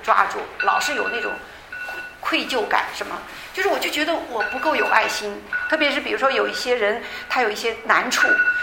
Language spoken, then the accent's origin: Chinese; China; 像我们中国人看，尤其翻译成中文不知道什么意思